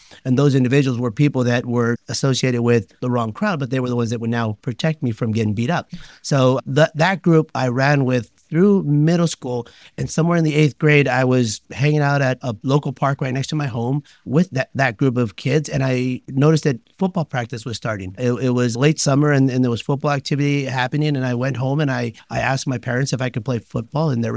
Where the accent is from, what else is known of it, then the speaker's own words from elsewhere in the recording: Azusa, California, United States; But growing up in Azusa, going to school and looking the way I did